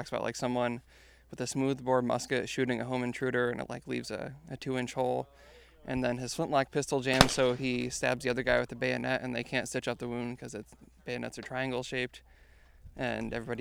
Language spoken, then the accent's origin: English; Michigan, United States; I'm from Michigan.